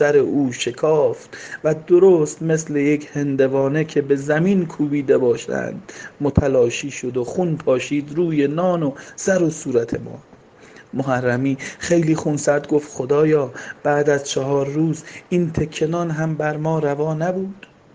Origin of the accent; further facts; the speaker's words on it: Hamadan, Iran; تا گفتیم بچه همدانیم